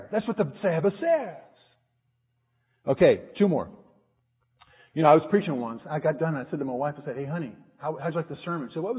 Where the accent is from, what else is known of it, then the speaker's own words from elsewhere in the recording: Washington, D.C., District of Columbia, United States; And anytime we go, I grew up in Washington, D.C. I love the place.